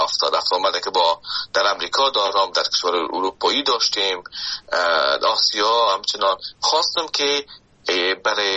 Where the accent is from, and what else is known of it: Afghanistan; now in Canada